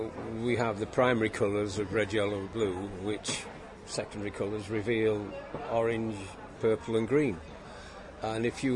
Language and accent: English; Yorkshire and the Humber, United Kingdom; now in North Wales, United Kingdom; I'm a Yorkshireman, but I live in North Wales.